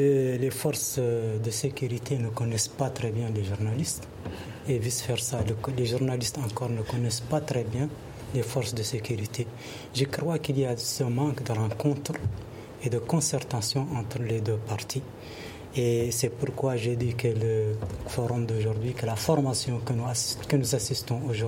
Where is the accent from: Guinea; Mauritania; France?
Mauritania; quand même chez nous en Mauritanie, ils font souvent des portes ouvertes sur l'armée